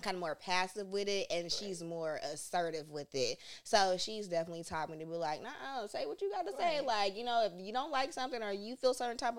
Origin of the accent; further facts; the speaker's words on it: Stockton, California, United States; So, like, growing up in Stockton, you know, it was either you in the sports and you're doing this, or it's like you outside and like that gang banging type environment